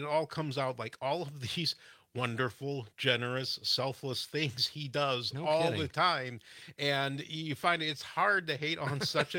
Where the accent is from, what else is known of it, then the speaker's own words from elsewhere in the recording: Gays Mills, Wisconsin, United States; I'm from Gays Mills.